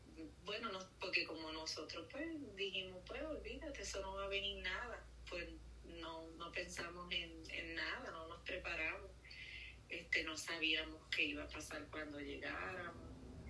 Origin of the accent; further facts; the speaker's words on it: Isabela, Puerto Rico; porque nosotros pues somos de Isabela.